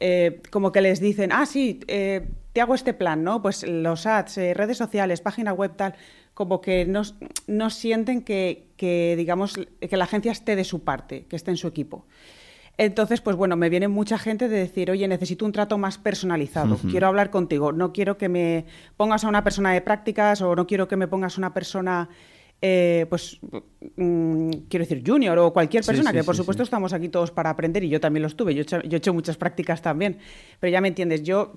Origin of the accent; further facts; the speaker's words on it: Sagunto, Valencian Community, Spain; Yo soy del puerto de Sagunto, de la zona de Sagunto, de Canet y demás, pero pues siempre he estado trabajando aquí en Valencia